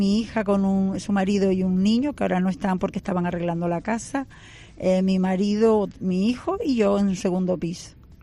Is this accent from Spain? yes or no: yes; Canary Islands, Spain; como canarios yo creo que nos olvidamos